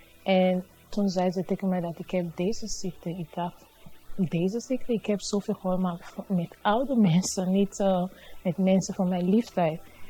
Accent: Utrecht, Netherlands; ik ben van Utrecht.

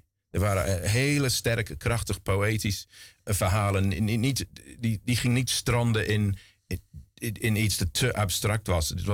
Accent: South East England, United Kingdom; Dutch is a second language; Ik ben in Sussex, in Zuid-Engeland opgegroeid.

